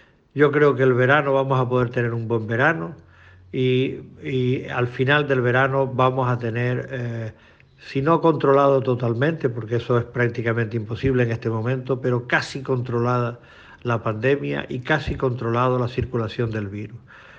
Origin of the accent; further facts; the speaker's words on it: Canary Islands, Spain; los canarios somos, y los españoles en general, somos gente cariñosa